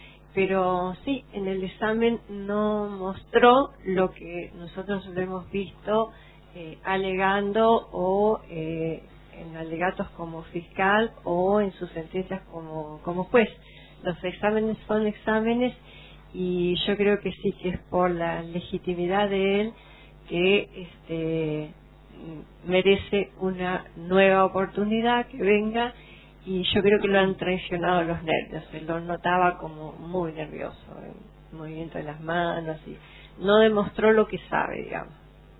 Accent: Esquel, Chubut, Argentina; como soy de Esquel, lo conozco desde hace años

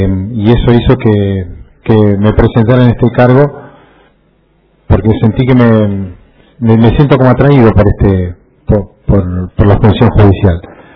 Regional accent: Argentina; secundario en ese lugar y mi vida deportiva también prácticamente la hice en ese lugar, y al estar tan cerca mi pueblo de Comodoro Rivadavia hace que me sienta muy cómodo en ese contexto.

